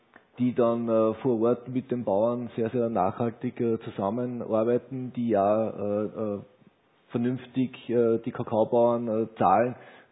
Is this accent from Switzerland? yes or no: no; Austria; Es ist wie bei uns in Österreich, die was fleißig sind, haben schöne Ernten